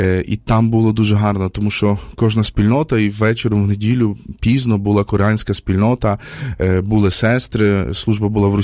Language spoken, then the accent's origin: Ukrainian; Lviv Oblast, Ukraine; Я з Львівщини